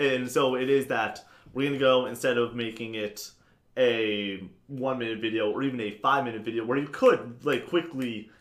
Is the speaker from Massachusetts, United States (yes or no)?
yes; Massachusetts, United States; I'm from Massachusetts.